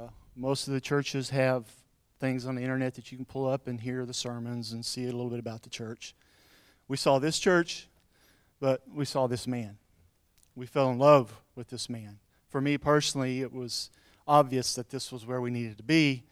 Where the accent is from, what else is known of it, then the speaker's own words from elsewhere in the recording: Westfield, Oklahoma, United States; moved away as an adult; now in Coffeyville, United States; We came over from Westfield, Oklahoma. I don't know if any of you know where that's at, south of Silent Springs.